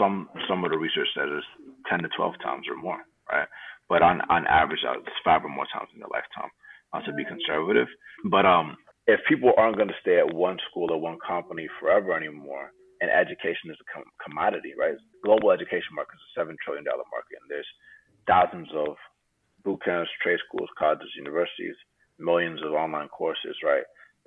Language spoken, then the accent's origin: English; Atlanta, Georgia, United States; And then growing up in Atlanta, Georgia, which is like mostly Black, I never had identity issues.